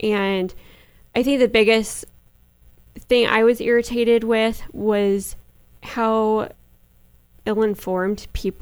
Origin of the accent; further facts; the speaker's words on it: Salem, United States; Okay, well, I grew up here in the Salem area, so 36 years.